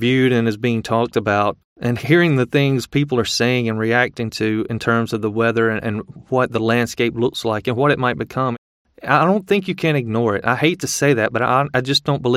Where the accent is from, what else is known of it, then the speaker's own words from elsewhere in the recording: Mississippi, United States; I'm from South Mississippi. Have family there, have family and friends on the coast and in New Orleans.